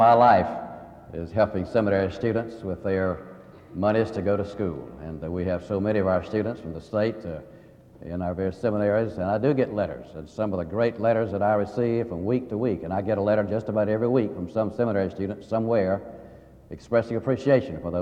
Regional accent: South Carolina, United States; I grew up in South Carolina, even though I was gone from that state for many years. Invited to come back exactly 10 years ago.

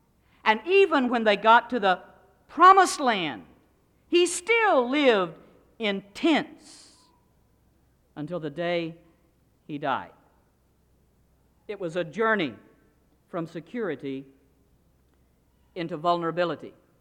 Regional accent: Chattanooga, Tennessee, United States; I grew up in Chattanooga, Tennessee.

